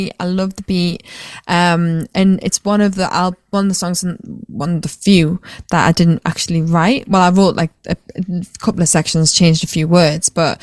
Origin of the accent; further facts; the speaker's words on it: North East England, United Kingdom; I'm originally from County Durham in the northeast